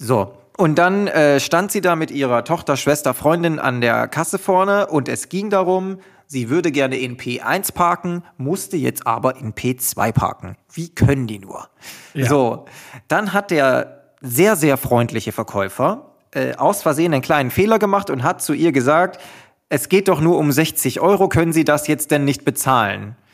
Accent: Germany; Du bist ein Deutscher, okay. Ich bin Deutscher.

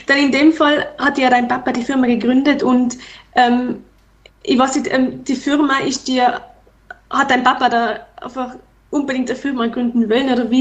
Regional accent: Tyrol, Austria; now in Graz, Austria; Ja, hallo … Ich komme ursprünglich aus dem Lechtal in Tirol

